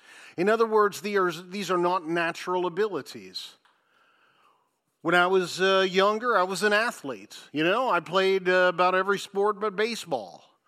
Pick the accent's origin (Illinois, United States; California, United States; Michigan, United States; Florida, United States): Michigan, United States; Detroit; born there; I was born in Henry Ford Hospital in Detroit, Michigan.